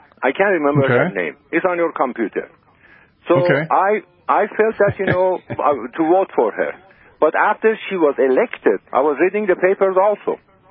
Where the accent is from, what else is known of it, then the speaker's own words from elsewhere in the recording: Azerbaijan; English is a second language; now in Texas, United States; I'm Azerbaijani, to tell you the truth. I'm Azerbaijani.